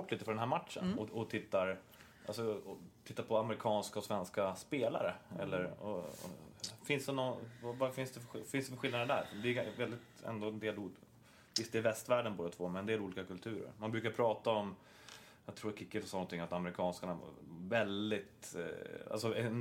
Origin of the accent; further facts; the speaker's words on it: Sweden; och jag är svensk och tycker det är mycket häftigare